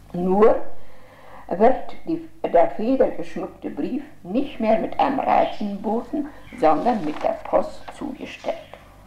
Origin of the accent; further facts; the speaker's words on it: Courland, Latvia; Ihnen noch etwas aus meiner Heimat Kurland erzählen.